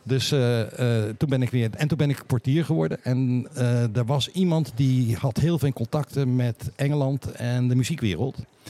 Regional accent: Rotterdam, South Holland, Netherlands; Ik kom uit Rotterdam.

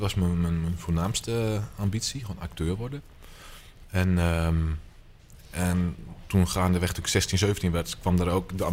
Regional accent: Friesland, Netherlands; Ik kwam uit Friesland. Maar toen echt, rechtstreeks.

